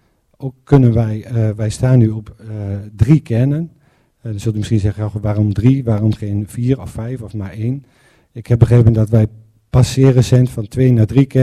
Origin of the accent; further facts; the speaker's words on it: Kampen, Overijssel, Netherlands; Zelf kom ik uit Kampen en die schiet door naar de 50.000.